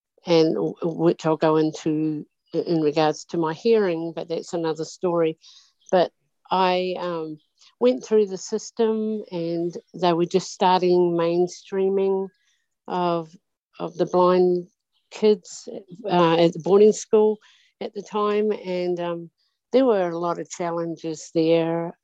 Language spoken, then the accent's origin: English; New Zealand; moved away as an adult; now in United States; I was born and raised in New Zealand.